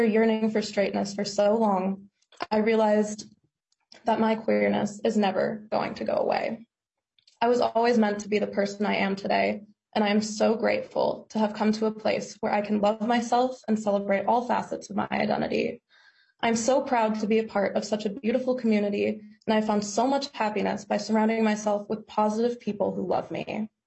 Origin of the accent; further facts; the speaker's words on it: Eden Prairie, Minnesota, United States; I'm a sophomore at the University of Wisconsin-Madison, and I grew up in Eden Prairie, Minnesota